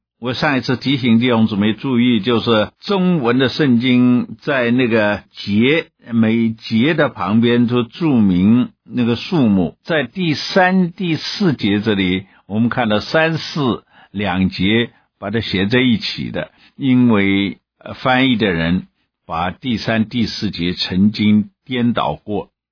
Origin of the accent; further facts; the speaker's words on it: China; 我们中国人喜欢把原因放在结果之前来表达